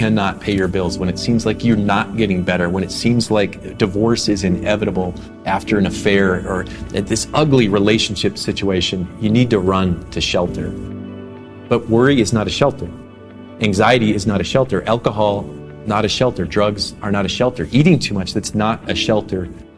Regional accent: Midwest, United States; Even though I grew up in the Midwest, I have never actually been in a tornado.

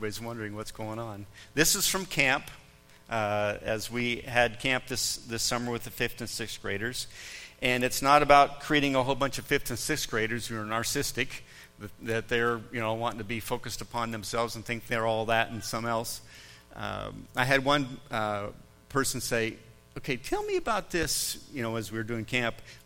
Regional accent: Boise, Idaho, United States; I grew up in Boise, Idaho. in the 60s and the 70s.

